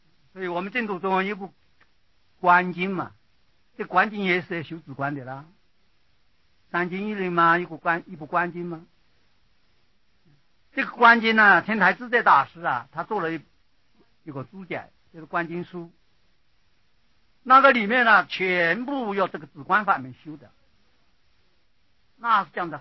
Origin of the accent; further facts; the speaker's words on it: China; 我们是中国人的根性是可以达成